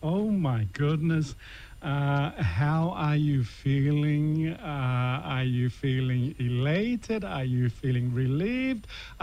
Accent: Samoa; Because I know growing up in Samoa, it wasn't just the women who wove.

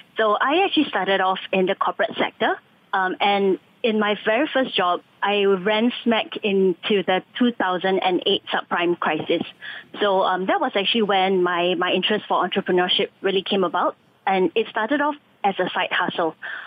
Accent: Singapore; also born or lived in Malaysia; So you're right to say that I'm Singaporean. So while, you know, my life and my work has been based in Malaysia, I've actually spent the last 4 months now locking down and also spending this past couple of months in Singapore.

